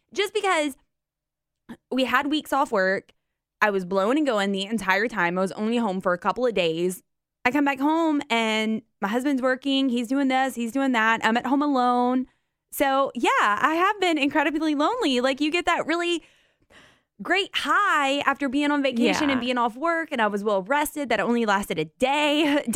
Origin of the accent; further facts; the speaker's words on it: Georgia, United States; But I'm from Georgia. So mason jars to us had a purpose, and that was for moonshine.